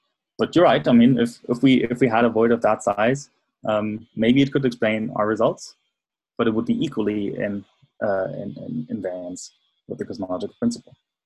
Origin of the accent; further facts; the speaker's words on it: Nuremberg, Bavaria, Germany; And so I'm showing you another picture, also done in my hometown in Nuremberg